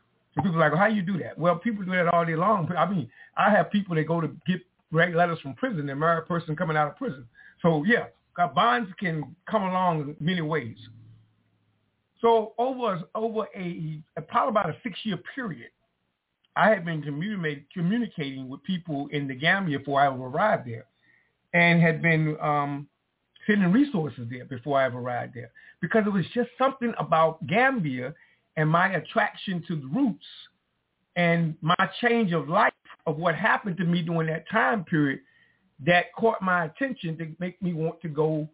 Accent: Wilmington, North Carolina, United States; also born or lived in Virginia; I'm from Wilmington, North Carolina, born in Virginia in Wilmington. I've been a North Carolinian most of my life.

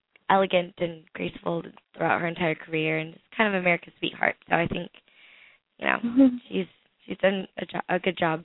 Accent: Atlanta, Georgia, United States; because I'm originally from Georgia, and I started out in Atlanta.

